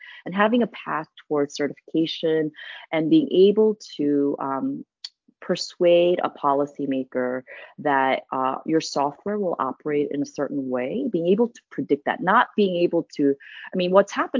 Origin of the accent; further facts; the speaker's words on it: South Korea; first language Korean; English is a second language; also born or lived in New York / Connecticut / Hong Kong; also lived over, overseas, Hong Kong, South Korea is my home country, my mother tongue as well.